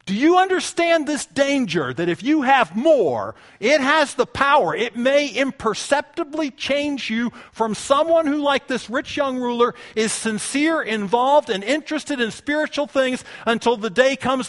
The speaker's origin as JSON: {"language": "English", "country": "United States", "tie": "born or raised there", "said": "I would have said, of course I believe in Jesus. I grew up in America."}